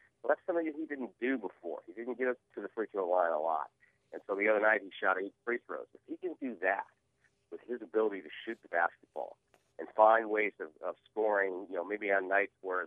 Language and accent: English; New England, United States; I grew up in New England